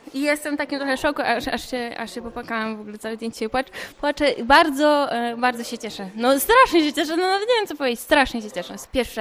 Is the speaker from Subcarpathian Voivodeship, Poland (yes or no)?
no; Potęgowo, Pomeranian Voivodeship, Poland; Pochodzę z północy, z takiej małej miejscowości Potęgowo w województwie pomorskim.